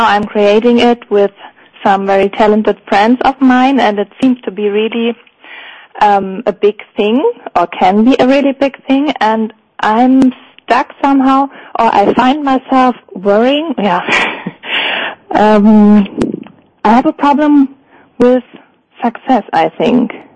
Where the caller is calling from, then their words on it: Northern Germany, Germany; I'm calling in from Northern Germany.